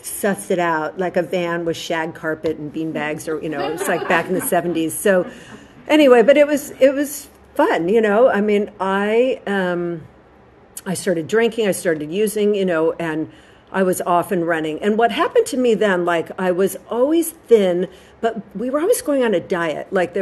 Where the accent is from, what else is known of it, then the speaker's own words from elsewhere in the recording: Los Angeles, California, United States; I grew up actually in Brentwood, like right here. I was born at St. John's Hospital.